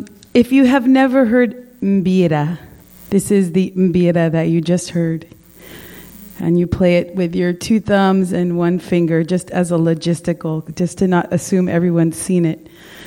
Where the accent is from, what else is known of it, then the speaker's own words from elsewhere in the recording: California, United States; I grew up here in the Bay Area, and my spiritual awakening happened at a young age because I grew up in the church